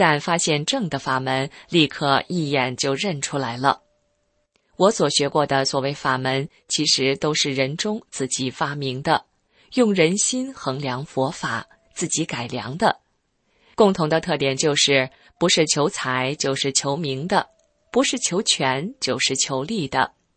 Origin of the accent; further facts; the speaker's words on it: Taiwan; born there; 身为中国人，在自由的台湾出生